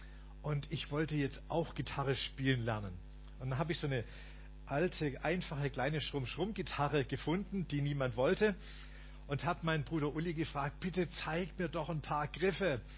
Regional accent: Stuttgart, Baden-Württemberg, Germany; fragte mich ein 10 Jahre älterer Mann aus meiner Heimatgemeinde in Stuttgart, der Martin Mast, ob ich ihn auf seinen Auftritten begleiten würde

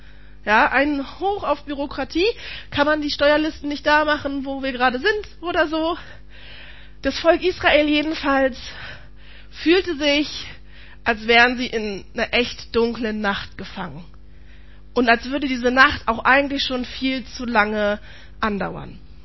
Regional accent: Berlin, Germany; accent: Berlin; Also ich bin Berliner. Wer das an meiner Berliner Schnauze noch nicht rausgefunden hat, ich bin Westberliner Kind. Also ich bin ungefähr ein Jahr vor der Mauer, bevor die Mauer gefallen ist, geboren. Also Westberlin ist auch so relativ bei mir. Aber Berlin.

